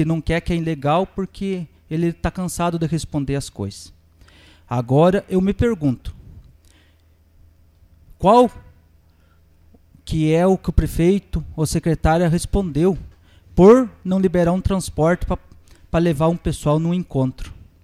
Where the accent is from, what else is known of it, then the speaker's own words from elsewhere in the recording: Boa Ventura, Brazil; E quando a gente chega numa dessas cidades, eles perguntam de onde que vocês são. Somos de Boa Ventura.